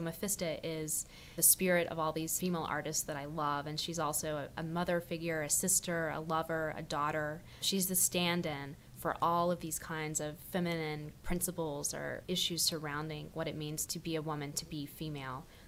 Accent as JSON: {"language": "English", "region": "the South", "country": "United States", "lives_now": "San Francisco, United States", "said": "I get asked a lot where my accent went. And, you know, there's this performativity to being Southern"}